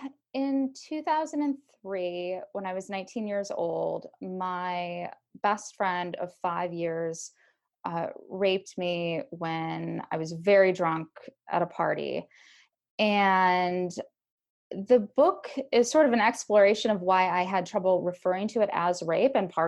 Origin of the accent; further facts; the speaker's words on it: Sandusky, Ohio, United States; And I was once on a bus in Bologna, of all places, and someone overheard me talking with someone that I was from Sandusky